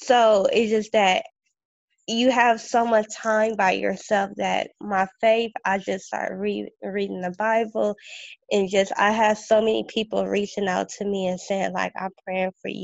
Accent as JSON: {"language": "English", "country": "United States", "said": "I did feel something different, me being African American and a black woman going through this."}